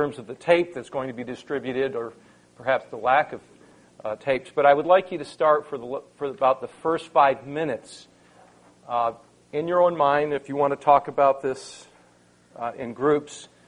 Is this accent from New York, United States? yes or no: yes; Niagara Falls, New York, United States; I grew up in Niagara Falls, New York, in an Italian Roman Catholic family.